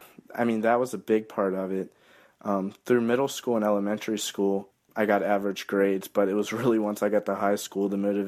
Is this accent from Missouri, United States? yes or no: no; Falling Waters, West Virginia, United States; I grew up in Falling Waters, West Virginia, which is a small city in the Eastern Panhandle. There I lived with my grandparents.